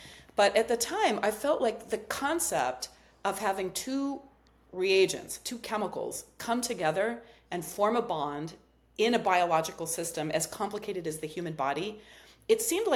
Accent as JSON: {"language": "English", "region": "Massachusetts", "country": "United States", "moved": "as an adult", "said": "So, you know, I'm from Massachusetts, and when I was looking for a graduate program, I focused entirely on the San Francisco Bay Area"}